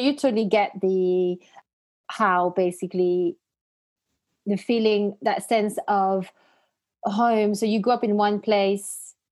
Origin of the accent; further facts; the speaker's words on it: Belgium; I grew up, so I was born and bred in Belgium. And I guess like mentality was, it's probably more Belgian than anything else. But my mom is from Denmark. My dad is from Algeria.